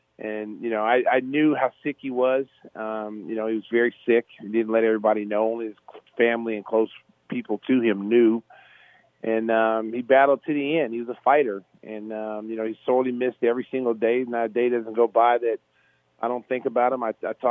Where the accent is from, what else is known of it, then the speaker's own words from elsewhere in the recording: Oklahoma, United States; growing up in Oklahoma, I never thought in a million years that I'd be in the Hall of Fame